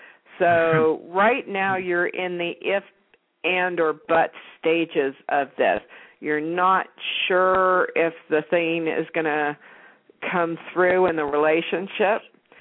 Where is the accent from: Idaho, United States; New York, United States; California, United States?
California, United States; I lived in North Carolina on an island, and I'm from California.